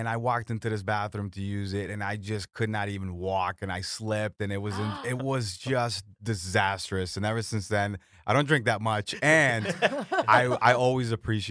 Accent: Florida, United States; and I'm from Florida, so it's like my sunshine state or something like that.

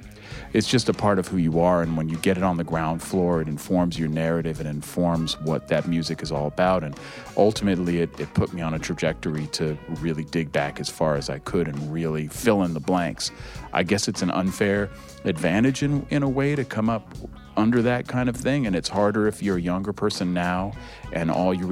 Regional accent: Berkeley, California, United States; I grew up in Berkeley, California, although I did spend 5 years living on a school bus doing the whole hippie thing when I was a little kid.

